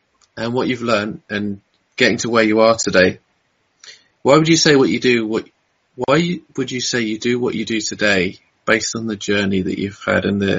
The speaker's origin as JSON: {"language": "English", "region": "England", "country": "United Kingdom", "said": "And being English, I love my tea as well."}